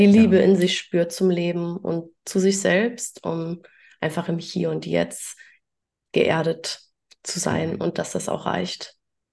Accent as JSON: {"language": "German", "country": "Germany", "tie": "born or raised there", "said": "Ich komme auch aus dem Dorf, also bin eigentlich ja, in einem ziemlich kleinen Dorf an der holländischen Grenze groß geworden."}